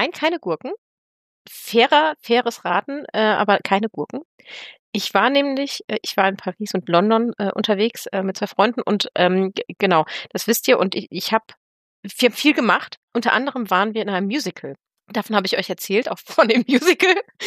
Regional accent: Germany; ich bin aus Deutschland

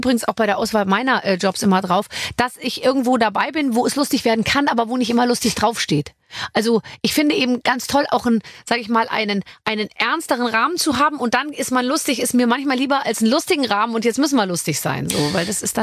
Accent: Munich, Bavaria, Germany; Ich bin ja aus München praktisch

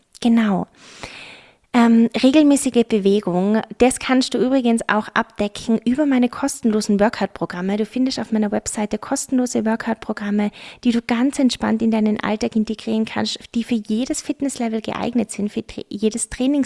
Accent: Tyrol, Austria; natürlich Kaiserschmarrn als Tiroler Madel, darf man das natürlich nicht vergessen.

